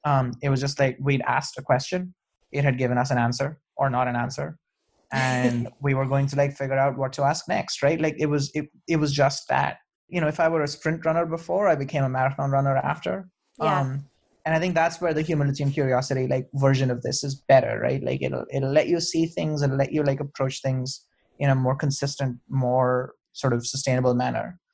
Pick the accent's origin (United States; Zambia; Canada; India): India; But we're both from developing countries. He's from Turkey and I'm from India.